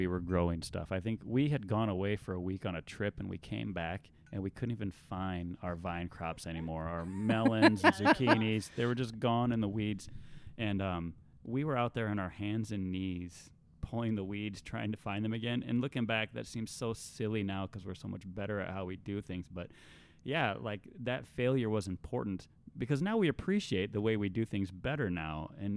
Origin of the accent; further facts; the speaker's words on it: Iowa, United States; became obvious that we got to go back to Iowa. And we considered whether to live in Joanne's hometown or my hometown, because both places offered the ability to get some land and start farming.